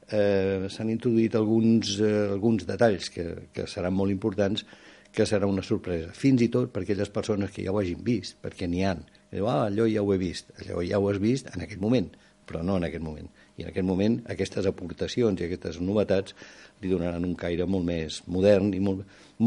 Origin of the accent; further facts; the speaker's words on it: Barcelona, Catalonia, Spain; jo que sóc de Barcelona, vaig quedar una mica acollonit el primer dia